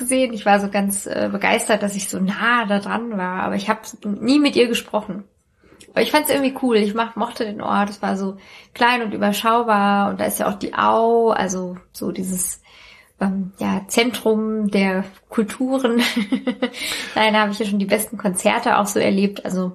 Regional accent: Frankfurt, Hesse, Germany; Ich bin ja aus Frankfurt und Umgebung und ich habe also auch mal in Rödelheim gewohnt

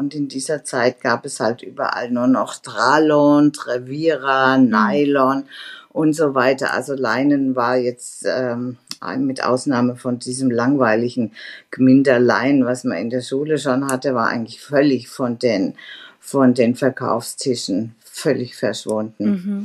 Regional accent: Stuttgart, Baden-Württemberg, Germany; born there; also born or lived in Giessen; Ich hatte in Gießen Psychologie studiert, dadurch kam ich nach Gießen, geboren bin ich in Stuttgart.

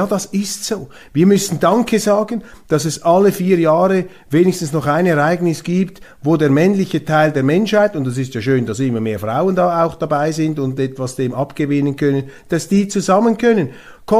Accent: Switzerland; Da halte ich mich fern davon. Als Schweizer sehen Sie es mir nach.

